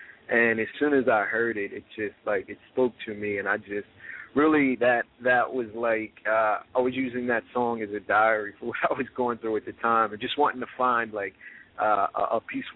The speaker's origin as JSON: {"language": "English", "town": "Bryn Mawr", "region": "Pennsylvania", "country": "United States", "lives_now": "Philadelphia, United States", "said": "Yeah, well, I live in South Philly. I'm originally from Bryn Mawr."}